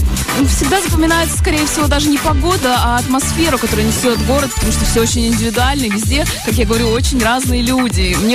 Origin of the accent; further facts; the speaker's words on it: Saint Petersburg, Russia; я сама из Питера, и поэтому, когда я приезжаю в свой родной город, я его чувствую прям как стены.